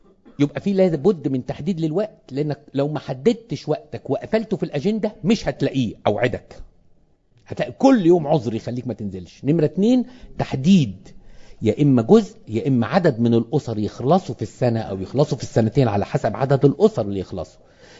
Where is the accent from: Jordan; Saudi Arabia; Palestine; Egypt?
Egypt; لان احنا كمصريين زي ما كان بيقول ابونا برضو على المجتمع المصري